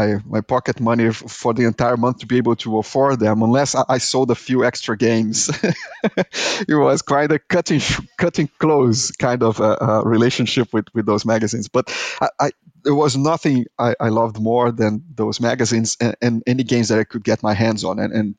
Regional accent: Brazil; English is a second language; I am Brazilian, as you can tell by my horrible accent, and I lived in this third world country where computers were this alien thing.

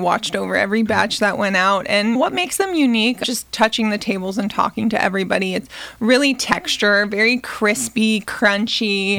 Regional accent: California, United States; But for me, growing up in California meant growing up with an absolute ton of sunshine and time spent outside.

